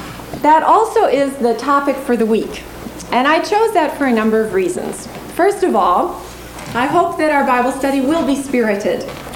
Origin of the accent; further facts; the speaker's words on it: Brooklyn, New York, United States; moved away as an adult; now in Minnesota, United States; I grew up in Brooklyn, New York, and then I headed west to go to St. Olaf to go to college.